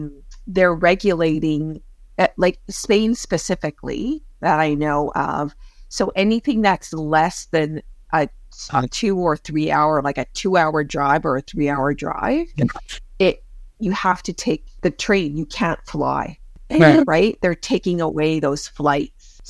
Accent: Canada; So as you know, I'm the Canadian in the group.

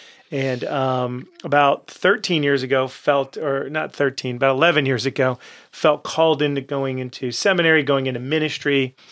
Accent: Lake Park, Florida, United States; I was born here in South Florida, which is very rare. So grew up in Lake Park and met my wife at Palm Beach Atlantic.

